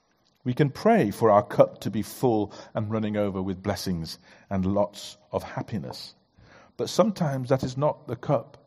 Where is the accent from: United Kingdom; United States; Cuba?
United Kingdom; Yorkshire and the Humber; I love living in Yorkshire. Born in Yorkshire, so I'm technically a Yorkshireman, and I've lived here a lot, and I love it.